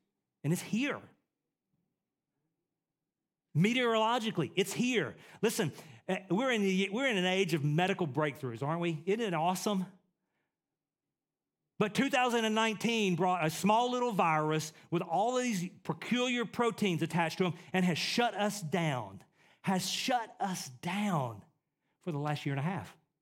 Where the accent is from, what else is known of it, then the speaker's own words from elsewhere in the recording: Texas, United States; I grew up in East Texas, what used to be the tornado belt, where it happened in May through October.